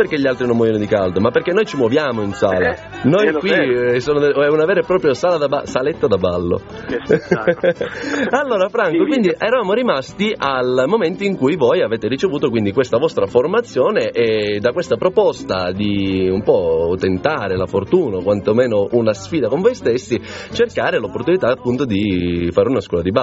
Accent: Bergamo, Lombardy, Italy; accent: Bergamasque; Io sono della parte alta di Bergamo, quindi sai, il mio accento è inconfondibile, quindi io conosco il bergamasco come dialetto

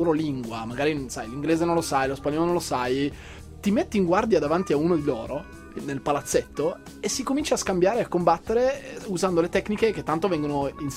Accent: Taranto, Apulia, Italy; Io sono di Taranto

